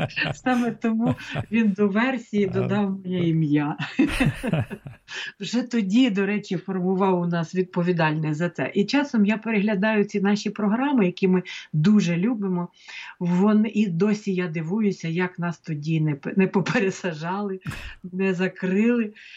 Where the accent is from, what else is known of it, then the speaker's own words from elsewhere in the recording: Pyriatyn, Poltava Oblast, Ukraine; я ж з Полтавщини, з Гоголівського краю, у нас там всяке бувало.